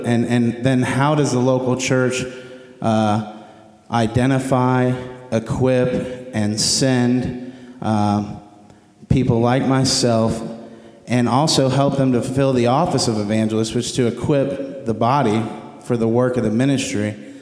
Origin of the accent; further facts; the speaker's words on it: Athens, Georgia, United States; I'm from Athens, Georgia. I'm a lay evangelist at Cleveland Road Baptist Church.